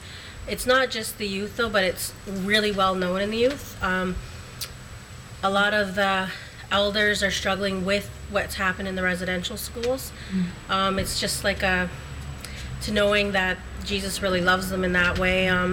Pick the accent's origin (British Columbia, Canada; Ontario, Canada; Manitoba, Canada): Ontario, Canada; Six Nations; I'm Mohawk, and I'm from Six Nations and of the Turtle Clan.